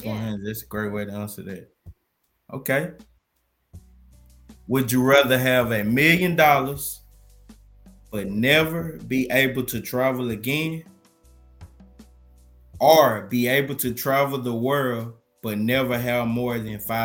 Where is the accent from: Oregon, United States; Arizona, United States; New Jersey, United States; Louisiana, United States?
Louisiana, United States; Mansfield; No, I'm from Mansfield, Louisiana.